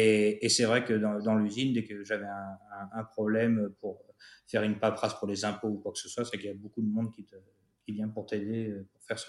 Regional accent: Spain; French is a second language; ils remarquent un petit accent et ils disent, ah, vous avez un accent, vous êtes d'où? Je viens d'Espagne.

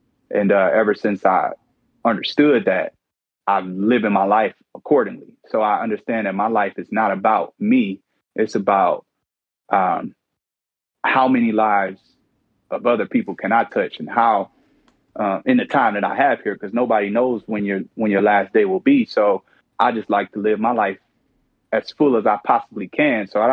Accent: Detroit, Michigan, United States; Growing up in Detroit is a rough city to grow up in.

